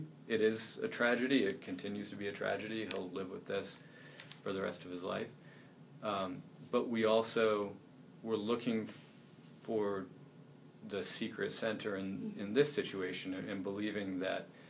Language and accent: English; Maine, United States; B. Dalton, I grew up in Maine, so B. Dalton Booksellers was a big one.